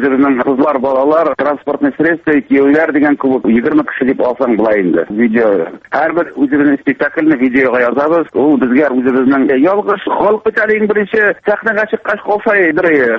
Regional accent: Bashkortostan, Russia; born or raised there; now in Primorsky Krai, Russia

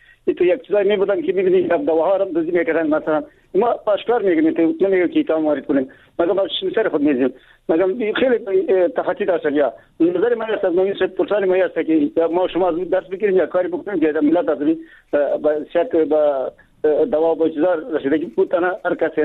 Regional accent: Baghlan, Afghanistan; ما از بغلان هستم

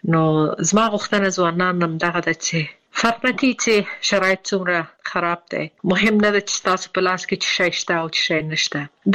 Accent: Afghanistan; او دا چې زه د افغانستان نه باندې یم، زه ورځې شمیرم چې زه بیرته کله خپل ملک ته ځم او بیرته خپل ټاټوبی خپل خلکو سره

